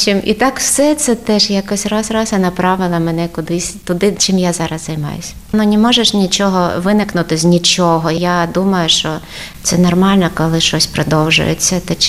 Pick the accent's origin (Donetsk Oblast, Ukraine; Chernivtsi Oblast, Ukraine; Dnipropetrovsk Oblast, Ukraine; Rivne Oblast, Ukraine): Dnipropetrovsk Oblast, Ukraine; Nikopol; я з Дніпра, а виросла взагалі трошки ще південніше Дніпра, в місті Нікополь, там степ, там козацька січ була, там похован Іван Сірко.